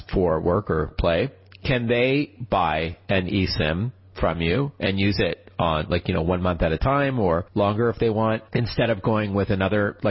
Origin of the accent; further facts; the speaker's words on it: Canada; And I've tested your eSIM in the U.S., being a Canadian, and it works great.